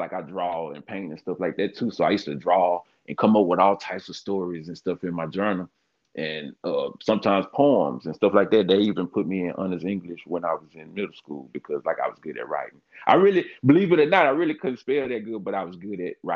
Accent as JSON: {"language": "English", "town": "Memphis", "region": "Tennessee", "country": "United States", "said": "I'm from Frazier in Memphis, you know what I'm saying? Shout out North Memphis, Frazier, New Homes, and the Grove."}